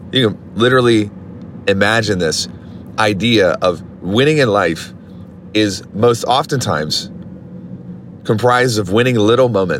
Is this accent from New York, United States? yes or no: no; Louisiana, United States; I grew up in Louisiana. I don't like Alabama, but whatever.